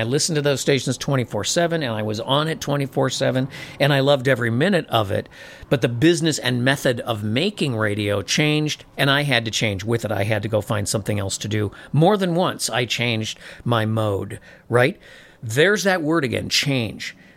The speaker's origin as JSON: {"language": "English", "region": "Midwest", "country": "United States", "tie": "born or raised there", "said": "there's no lingering dusk like there is where I was raised in the Midwest and where I live up in the northern part of the United States"}